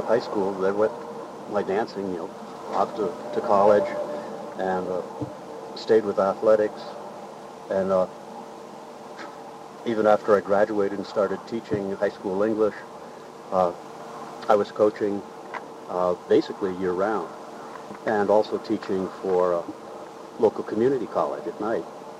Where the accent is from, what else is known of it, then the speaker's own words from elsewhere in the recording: Oak Park, Illinois, United States; born there; I was born in Oak Park, Illinois